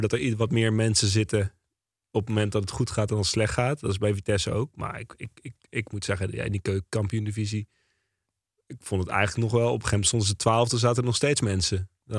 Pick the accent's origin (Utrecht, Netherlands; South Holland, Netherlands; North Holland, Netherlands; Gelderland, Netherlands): Gelderland, Netherlands; Beuningen; also born or lived in Nijmegen; Ik ben geboren in Nijmegen en ben vrij snel in Beuningen gaan wonen. Dat is echt een NEC-bolwerk.